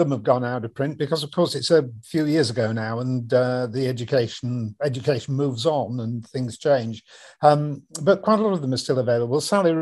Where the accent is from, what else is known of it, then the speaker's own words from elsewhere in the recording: Calderdale, Yorkshire and the Humber, United Kingdom; I was born in Yorkshire, born and brought up in Calderdale, I'd always had this sort of hankering to go back. So we moved back up north and bought a farmhouse on the Pennines, and we were there for 10 years.